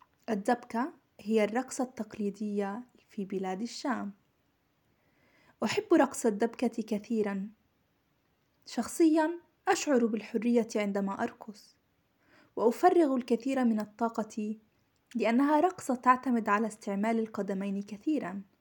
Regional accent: Palestine; عمري 25 سنة. أنا من فلسطين وأسكن في مدينة رام الله. درست اللغة الفرنسية والتسويق في جامعة بيرزيت. بيرزيت هي بلدة قريبة جدا من رام الله.

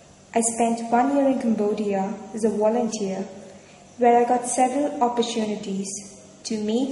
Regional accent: Kerala, India; born there; first language Malayalam; English is a second language; I am 22 years old. I am an Indian. I was born in Kerala, a southern state of India, and my mother tongue is Malayalam.

